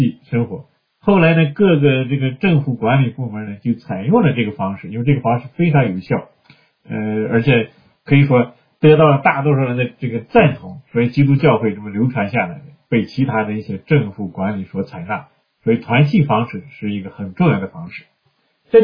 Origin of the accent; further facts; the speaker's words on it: China; 我们从大陆来的弟兄姐妹们